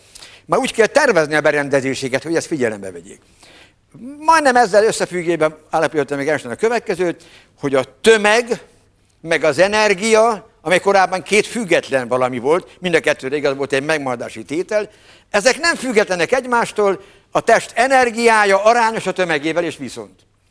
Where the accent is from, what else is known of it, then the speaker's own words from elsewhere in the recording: Hungary; meg kell mondani, ha már magyarok vagyunk